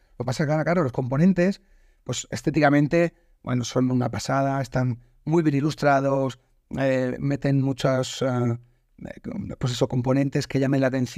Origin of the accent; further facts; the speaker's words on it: Basque Country, Spain; yo nací en País Vasco, y allí recuerdo que en muchos sitios de recreo pues estaba la rana